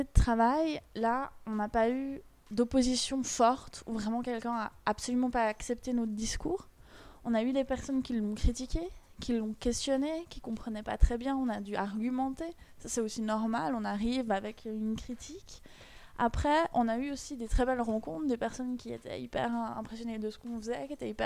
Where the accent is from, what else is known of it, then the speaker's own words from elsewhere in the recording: Fribourg, Switzerland; Alors moi initialement je viens de Fribourg.